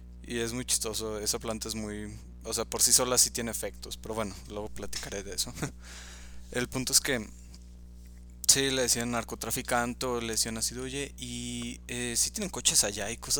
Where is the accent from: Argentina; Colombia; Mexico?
Mexico; ¿de dónde eres? Y ah, no, pues de México.